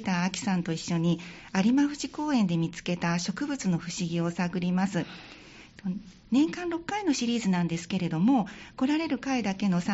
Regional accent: Sanda, Hyogo, Japan; あの私もともと三田市の出身でしたので

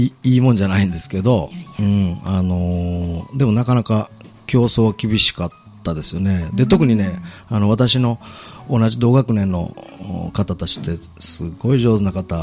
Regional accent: Kobe, Hyogo, Japan; also born or lived in Yokohama; now in Sanda, Japan; 生まれはまあ神戸でして、小学校中学校でちょっと一時期父の転勤で仕事の関係で横浜に

